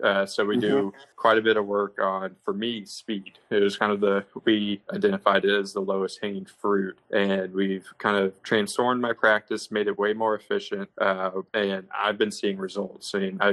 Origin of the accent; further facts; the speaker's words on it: Florida, United States; some little more familiar grass growing up in Florida